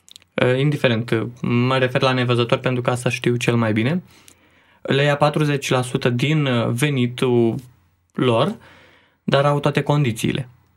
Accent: Focșani, Vrancea County, Romania; Din Focșani, județul Vrancea. Mă bucur să fiu dintr-un oraș mic, care cred că e și călduros

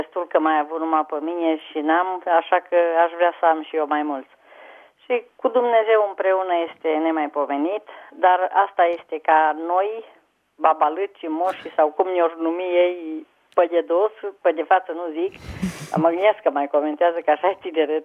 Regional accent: Teleorman, Romania; vă sunt din Teleorman.

